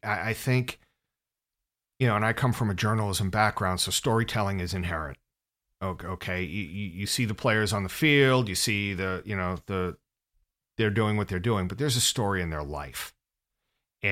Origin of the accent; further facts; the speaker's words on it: Boston, Massachusetts, United States; as a sports fan, sure, I'm from Boston, I was bummed.